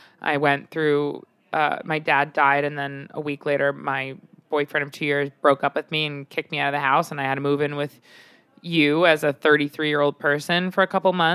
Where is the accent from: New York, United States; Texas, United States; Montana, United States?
New York, United States; Long Island; I grew up on Long Island